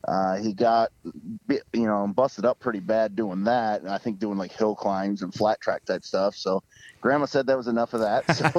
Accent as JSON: {"language": "English", "town": "Rochester Hills", "region": "Michigan", "country": "United States", "tie": "born or raised there", "said": "we grew up around Rochester Hills, like you said there, but raced at places like Toledo and Owosso and Auto City and Lansing, places like that."}